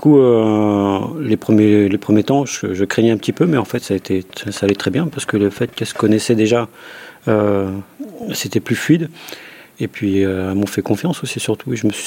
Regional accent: Paris, Île-de-France, France; Alors, je suis parisien, là-bas, je suis venu faire quelques saisons, ici.

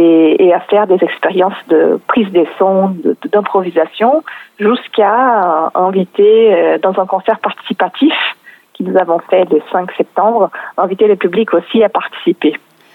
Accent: Brazil; French is a second language; now in Paris, France; moi je suis brésilienne

